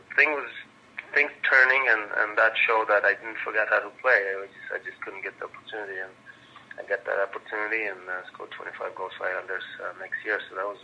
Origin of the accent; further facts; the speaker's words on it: Poland; English is a second language; I was actually, you know, in my hometown in Poland